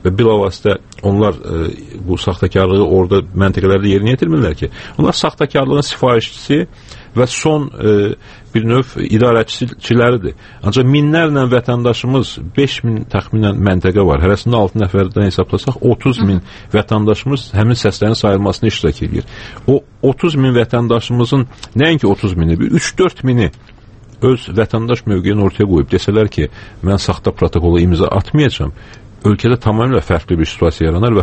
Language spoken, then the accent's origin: Azerbaijani; Kvemo Kartli, Georgia; biz Borçalıya yalnız öz doğma diyarımıza gedə bilərik sadəcə.